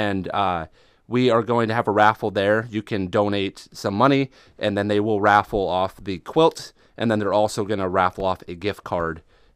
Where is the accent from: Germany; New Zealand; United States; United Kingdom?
United States; Fort Dodge, Iowa; now in Atlantic, United States; So I'm originally from Fort Dodge, Iowa.